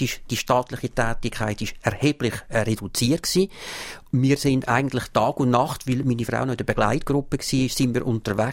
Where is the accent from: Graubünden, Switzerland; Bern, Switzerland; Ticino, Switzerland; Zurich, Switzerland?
Ticino, Switzerland; Ich selber bin Tessiner und bin aus dem Grund sehr temperamentvoll und ungeduldig.